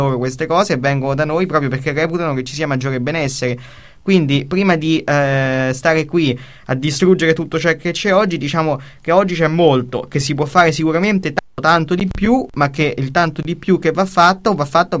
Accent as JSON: {"language": "Italian", "town": "Monterotondo", "region": "Lazio", "country": "Italy", "said": "ha parlato molto e anche bene del mio paese, appunto Monterotondo"}